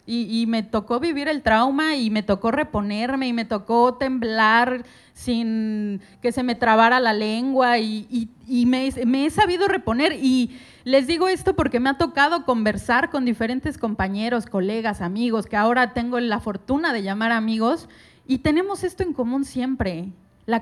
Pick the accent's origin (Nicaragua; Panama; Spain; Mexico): Mexico; Yo vengo de México, yo conozco acá unas caras...